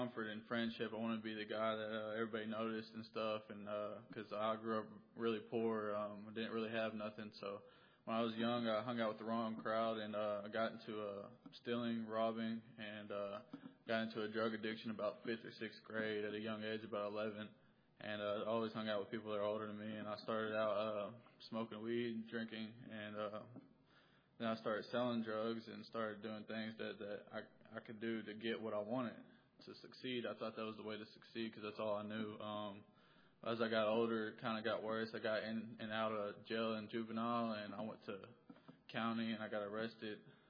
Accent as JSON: {"language": "English", "town": "Conway", "country": "United States", "tie": "born or raised there", "said": "I'm 21 years old. I was born and raised in Conway."}